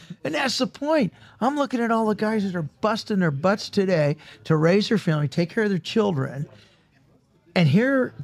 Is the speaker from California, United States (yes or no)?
yes; San Pedro, California, United States; born there; I was born here. I was born in San Pedro, California, down south in LA.